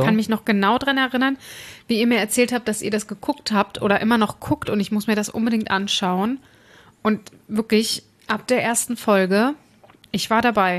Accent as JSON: {"language": "German", "region": "East Germany", "country": "Germany", "said": "Ich komme ja nur aus dem Osten."}